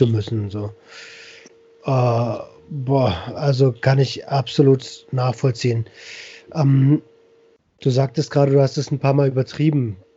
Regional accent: Berlin, Germany; Für mich als Berliner

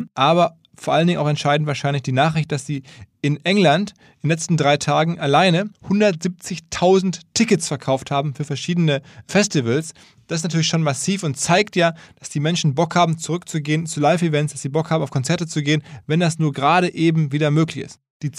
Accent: Essen, North Rhine-Westphalia, Germany; meine Heimatstadt Essen

